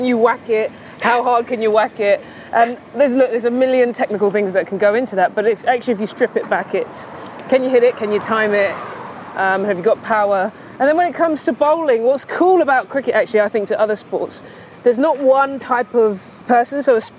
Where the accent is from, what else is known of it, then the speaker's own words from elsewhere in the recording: London, United Kingdom; I grew up in South London, not too far from here